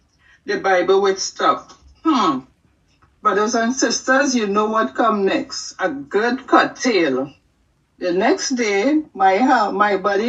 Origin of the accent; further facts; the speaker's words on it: Trinidad & Tobago; I grew up in South Trinidad. I don't remember much about my childhood. I grew up with a stepmother.